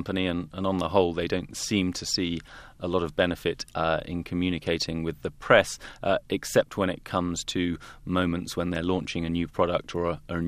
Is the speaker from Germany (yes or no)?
no; United Kingdom; And in my home country, the UK